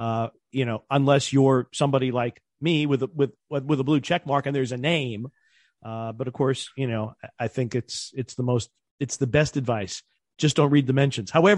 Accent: Wisconsin, United States; I'm from Wisconsin.

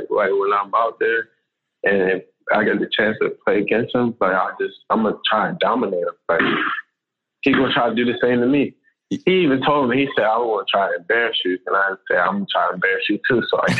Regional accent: Maryland, United States; Yeah, I mean, we grew up in Maryland, so in the wintertime, we got cold winters.

